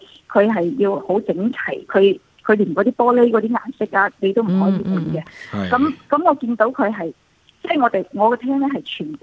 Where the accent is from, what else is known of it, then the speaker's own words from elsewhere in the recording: China; 我是大陸的。